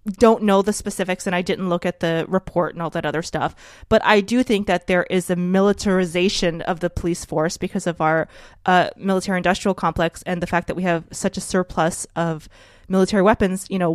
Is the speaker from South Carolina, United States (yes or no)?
no; New Orleans, Louisiana, United States; moved away; when I moved here, because like I said, growing up in New Orleans, you can't not see a black person every 5 minutes. It's not, you know, it's just a black city.